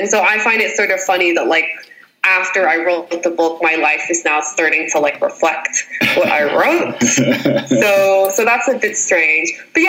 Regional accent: Cali, Valle del Cauca, Colombia; especially like in the 80s and the 90s, which is like when I was growing up there

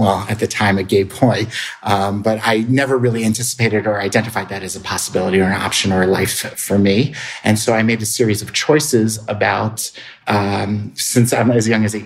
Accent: Atlantic City, New Jersey, United States; So I grew up in Atlantic City, New Jersey, which was not a very rich Orthodox community, but it was a very intensive Holocaust survivor community.

